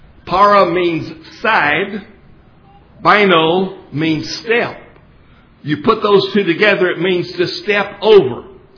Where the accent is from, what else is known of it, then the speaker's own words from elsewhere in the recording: Aspermont, Texas, United States; My hometown is the little town of Aspromont, about 200 miles west of here.